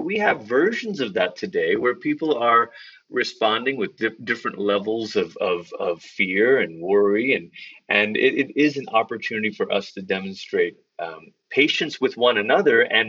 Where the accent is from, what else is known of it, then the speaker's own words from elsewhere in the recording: Malaysia; I grew up in Malaysia, and we had this version of kind of flat, flaky bread, sort of like Indian naan bread that was called roti.